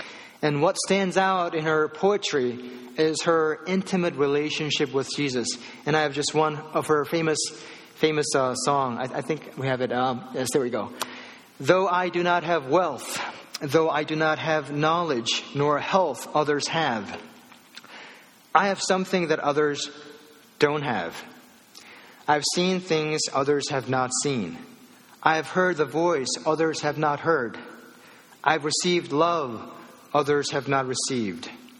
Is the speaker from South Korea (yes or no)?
yes; South Korea; You know, I grew up in Korea, so in Korea they have these small, like, you know, rectangular mats.